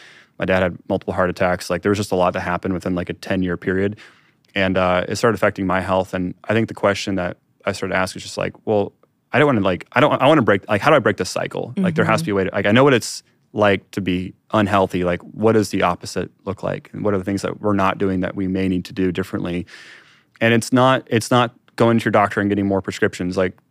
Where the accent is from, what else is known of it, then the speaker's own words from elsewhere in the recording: Iowa, United States; I grew up in Iowa, so we call it supper.